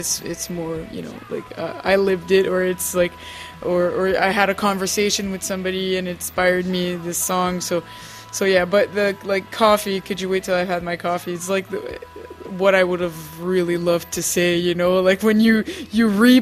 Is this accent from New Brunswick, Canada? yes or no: yes; New Brunswick, Canada; Yeah, I'm from New Brunswick, which is really on the maritime, like, eastern Canada.